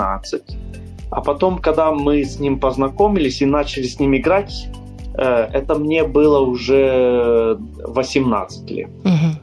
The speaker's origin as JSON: {"language": "Russian", "town": "Portland", "region": "Oregon", "country": "United States", "tie": "born or raised there", "second_language": "Russian", "said": "Мы как вырастали вот в Портленде, мы очень заинтересованы были в музыке, я с моими братьями."}